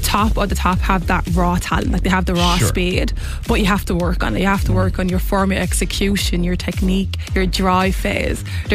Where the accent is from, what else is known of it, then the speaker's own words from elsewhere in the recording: Ireland; moved away as an adult; also born or lived in Texas; I was obviously one of the fastest growing up in Ireland, and then I went to University of Texas